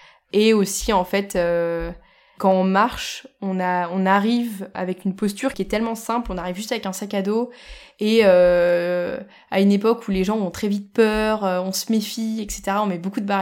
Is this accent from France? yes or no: no; Beirut, Beirut Governorate, Lebanon; bien plus que juste avoir des coupures d'électricité chez moi à Beyrouth.